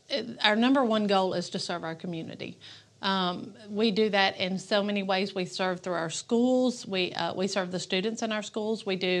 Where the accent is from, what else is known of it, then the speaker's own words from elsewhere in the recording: Horn Lake, Mississippi, United States; now in Southaven, United States; I grew up actually in Horn Lake. I was in Horn Lake until I was a senior in high school.